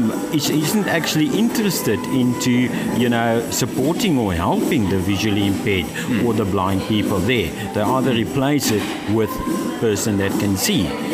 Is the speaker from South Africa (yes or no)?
yes; Cape Town, Western Cape, South Africa; But I was in Cape Town because I'm coming from Cape Town. I'm all the way from Cape Town